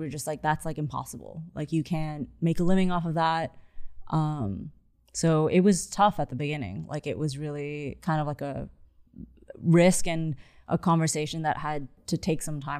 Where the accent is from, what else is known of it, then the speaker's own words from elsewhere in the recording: Rome, Lazio, Italy; I think growing up in Rome, it's like, you know, art and design is kind of very much like every day